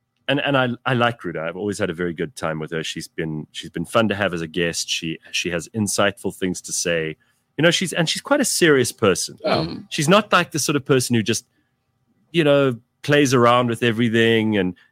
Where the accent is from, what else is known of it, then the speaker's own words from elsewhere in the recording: Pretoria, Gauteng, South Africa; I grew up in Pretoria. I went to an Afrikaans nursery school. So I learned to speak Afrikaans at a young age.